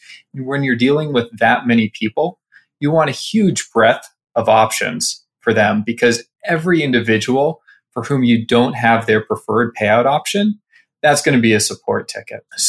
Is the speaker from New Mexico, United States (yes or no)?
no; Berkeley, California, United States; So I grew up on the West Coast in Berkeley, California, and got into, you know, this will be relevant to the company, got into coding when I was pretty young